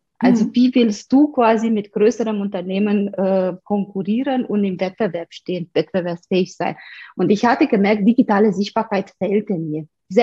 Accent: Romania; German is a second language; moved away as an adult; now in Munich, Germany; Ich komme aus Rumänien ursprünglich, lebe schon seit fast 20 Jahren, also fast die Hälfte meines Lebens bald in Deutschland. München, das war meine Wahlstadt und ich liebe es dort, ehrlich gesagt, zu leben. Es ist eine schöne kleine Stadt

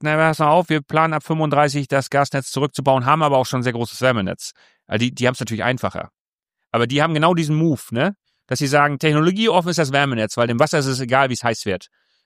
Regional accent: Schleswig-Holstein, Germany; Wir sind das ja als Schleswig-Holsteiner gewohnt

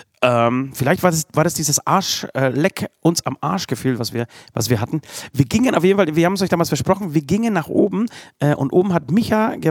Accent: Bavaria, Germany; Das gibt's bei uns. Bei uns in Bayern gibt's das nicht.

